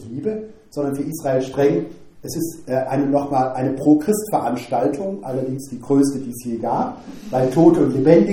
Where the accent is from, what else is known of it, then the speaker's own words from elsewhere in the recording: Rhineland, Germany; Und ich komme ja aus dem Rheinland, nicht in Köln